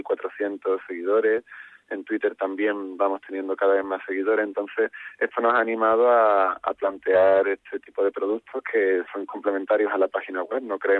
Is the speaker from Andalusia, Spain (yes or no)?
yes; Algeciras, Andalusia, Spain; los tres somos campogibraltareños.